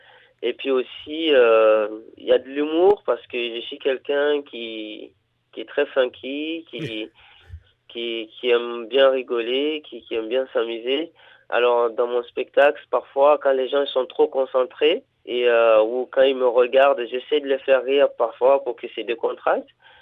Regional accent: Guinea; C'est vrai que depuis mon enfance en Afrique, en Guinée qu'on a créé dans mon pays, je jouais déjà avec le ballon quand j'étais petit

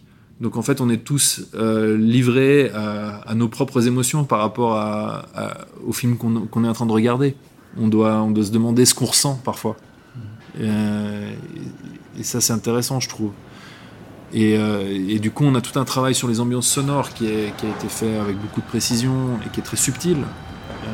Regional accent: Geneva, Switzerland; Moi, je viens de Genève.

